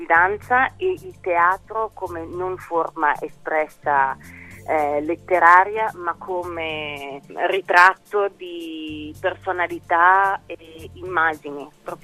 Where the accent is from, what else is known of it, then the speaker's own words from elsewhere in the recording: Ticino, Switzerland; moved away as an adult; also born or lived in Germany / German-speaking Switzerland; Io sono cresciuta nel Malcantone, che ho lasciato alle spalle per proseguire un percorso di danza a nord delle Alpi, in Germania e in Svizzera tedesca. E qualche anno fa sono ritornata più spesso in Ticino, nel Malcantone, dove tuttora abitano i miei parenti, mia mamma